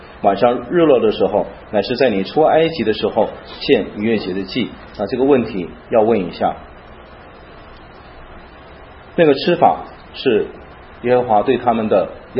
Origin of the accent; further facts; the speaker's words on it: China; 如果不纪念那个困苦，我们中国人叫做什么，好了疮疤就忘了疼哈。